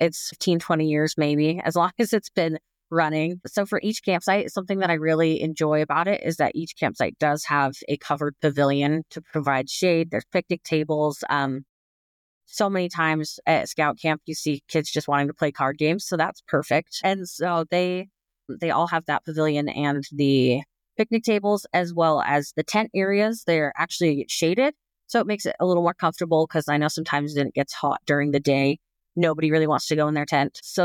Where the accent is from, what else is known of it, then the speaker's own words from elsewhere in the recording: Utah, United States; So, like I said, I grew up here in Utah